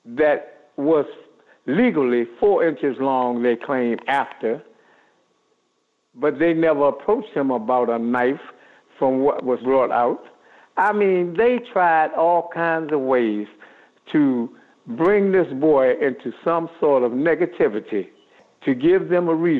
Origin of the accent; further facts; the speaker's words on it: United States; As a young man, I grew up in Washington, and they had a beat police who walked the beats, and this was his area.